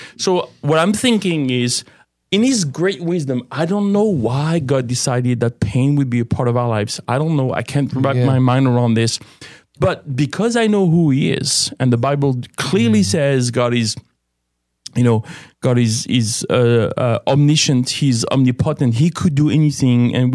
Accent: France; So I grew up in France.

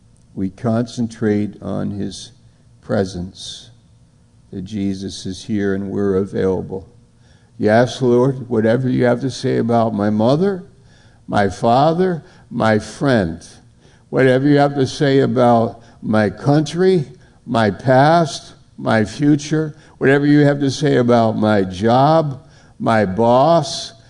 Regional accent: United States; I am an American, but what kind of American am I?

